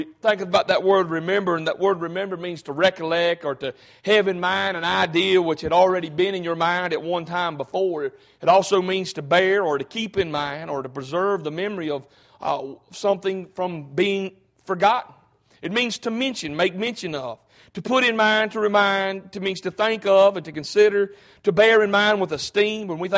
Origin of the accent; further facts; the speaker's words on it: United States; born there; And I want to say I thank God I was born in America.